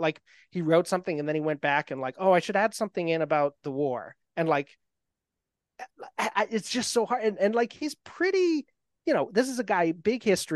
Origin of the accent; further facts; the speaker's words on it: New Hampshire, United States; I'm from New Hampshire.